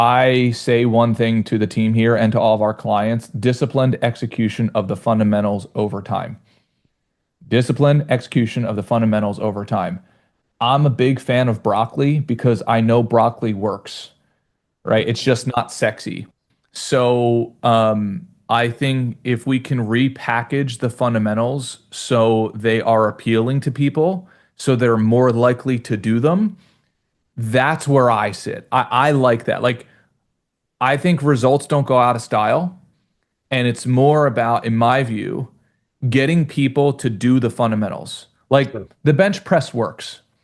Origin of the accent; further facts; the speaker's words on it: Philadelphia, Pennsylvania, United States; I'm from Philadelphia originally, so, like, you know, we just weren't big golfers anyway.